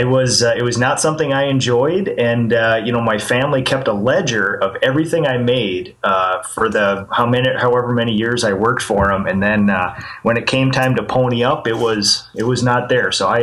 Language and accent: English; New Prague, Minnesota, United States; Born and raised in New Prague, in my hometown here.